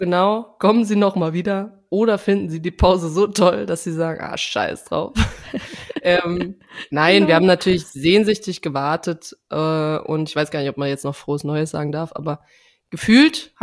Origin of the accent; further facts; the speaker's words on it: Trier, Rhineland-Palatinate, Germany; Bei uns in Trier